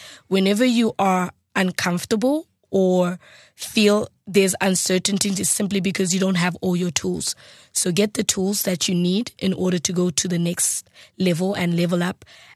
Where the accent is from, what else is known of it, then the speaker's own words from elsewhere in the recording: South Africa; as a South African, we have unique dances that everyone in the world is trying to copy